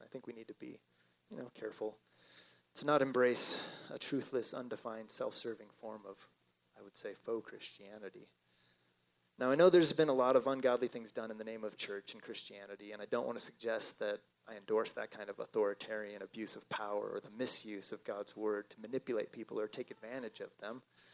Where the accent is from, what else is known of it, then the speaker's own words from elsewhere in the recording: Spokane, Washington, United States; I grew up over in Spokane, Washington, not too far away.